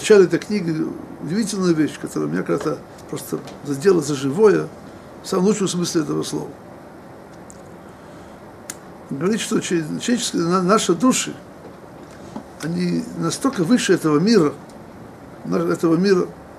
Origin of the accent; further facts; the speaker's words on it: Odesa, Odesa Oblast, Ukraine; moved away as an adult; когда я родом из Одессы, уехал, мне было 19 лет